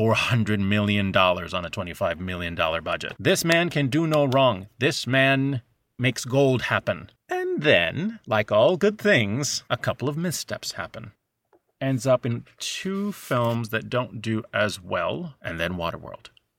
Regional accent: Puerto Rico; I grew up in Puerto Rico, so films sometimes were delayed in coming to Puerto Rico.

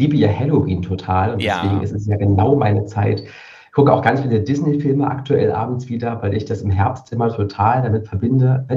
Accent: Cottbus, Brandenburg, Germany; now in Halle (Saale), Germany; Ich komme ursprünglich aus Cottbus in Südbrandenburg. Also ich bin so eine richtig klassische Spreewaldgurke und bin dann aber beruflich unter Studienzwecken nach Halle an der Saale gezogen.

